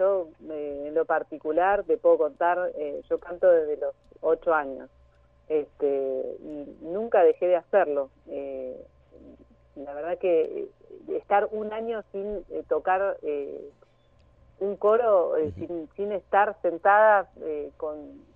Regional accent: La Plata, Buenos Aires Province, Argentina; Yo soy de La Plata. Así que toda mi carrera, digamos, preprofesional la hice acá en La Plata

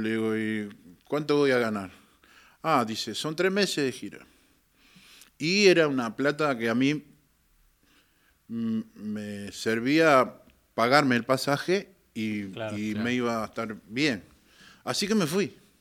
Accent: Montevideo, Uruguay; Mi barrio donde yo me crié, en el cerro, en Montevideo, yo, por ejemplo, mi casa está en Cuba, entre Austria y China.

